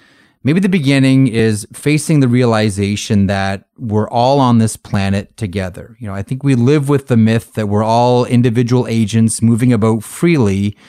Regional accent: Canada; Even though I'm Canadian, most of my family lives stateside.

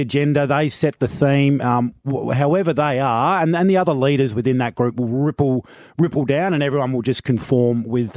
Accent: Tasmania, Australia; also born or lived in Queensland; But Tassie boy and, proud of the German heritage.

